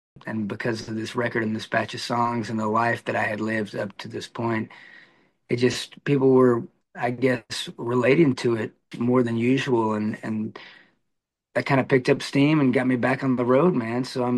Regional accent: Huntsville, Alabama, United States; also born or lived in Auburn / Nashville / Los Angeles; I grew up in Huntsville, Alabama. So I was born in Auburn, Alabama, and then grew up in Huntsville. And stayed there until college

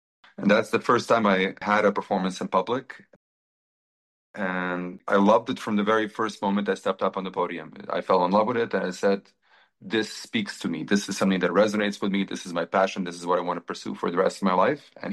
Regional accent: Seattle, Washington, United States; also born or lived in Belgrade, Serbia; now in Asheville, United States; Originally, I come from Belgrade, Serbia, by the way of Seattle, Washington, where I grew up.

